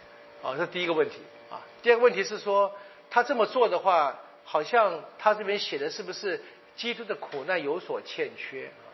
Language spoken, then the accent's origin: Chinese; China; 我想我们中国人话说这个休戚与共了哈